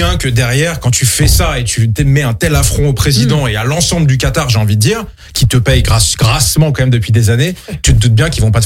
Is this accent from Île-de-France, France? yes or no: yes; Paris, Île-de-France, France; je suis parisien